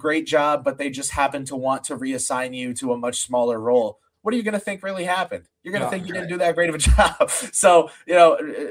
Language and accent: English; New Jersey, United States; I'm technically from New Jersey, but you know, it's all a mirage. It's this tri-state area is what it is.